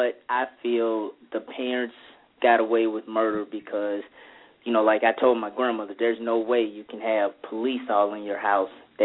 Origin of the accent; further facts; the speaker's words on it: Atlanta, Georgia, United States; now in St. Louis, United States; I'm really from Atlanta, but I'm in St. Louis now.